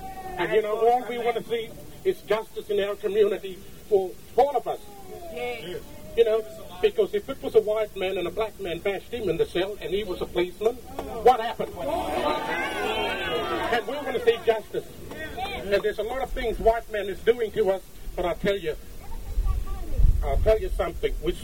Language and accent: English; Palm Island, Queensland, Australia; I'm from Palm Island.